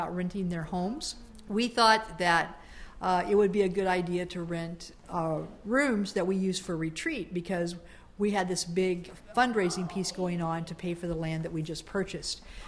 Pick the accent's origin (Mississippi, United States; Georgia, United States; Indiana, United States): Indiana, United States; Because I grew up in Southern Indiana, and basketball and baseball are really important pieces